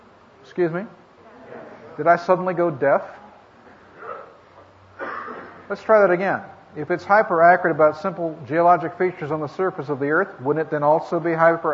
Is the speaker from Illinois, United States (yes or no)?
no; California, United States; born there; Now, I am actually originally from California. That's where I was born.